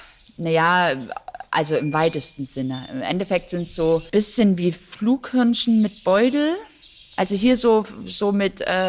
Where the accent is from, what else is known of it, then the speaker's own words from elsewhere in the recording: Saxony, Germany; Ich komme ja nicht direkt aus Dresden, sondern aus einer kleinen Stadt. So mittlerweile ist es ein bisschen größer geworden, aber da kennt halt auch jeder jeden so.